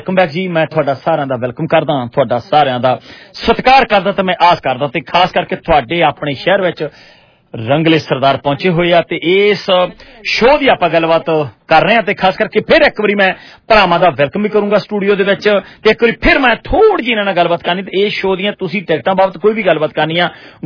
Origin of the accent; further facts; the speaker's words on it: Punjab, India; ਮੈਂ ਦੁਆਬੇ ਦਾ ਰਹਿਣ ਵਾਲਾ ਆ ਤੇ ਸਾਡੇ ਦੁਆਬੇ ਦੇ ਵਿੱਚ ਕਹਾਵਤ ਹੁੰਦੀ